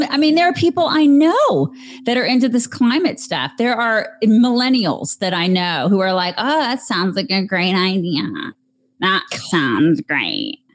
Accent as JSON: {"language": "English", "town": "Atlanta", "region": "Georgia", "country": "United States", "tie": "born or raised there", "said": "I mean, I'm from Atlanta. I grew up in Atlanta, as did your husband."}